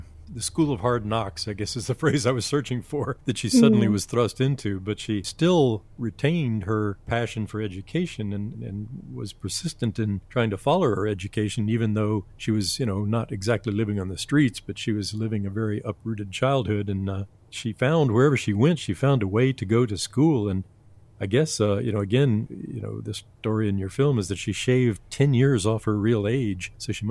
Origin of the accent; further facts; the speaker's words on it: Florida, United States; You know, I'm from Florida myself and lived in Central Florida for many years.